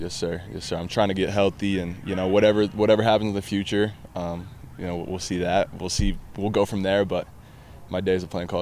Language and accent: English; Utah, United States; I'm from Utah. You know, my dream was to play BYU football, and I did that.